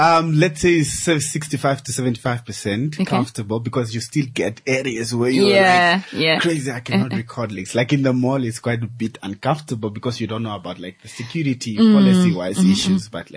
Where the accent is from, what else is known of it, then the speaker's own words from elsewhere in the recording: Windhoek, Khomas, Namibia; I grew up in Babylon.